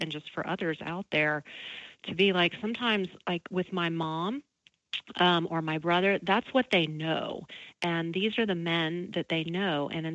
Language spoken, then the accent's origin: English; the South, United States; now in Los Angeles, United States; I'm here in LA, but I'm also from the South.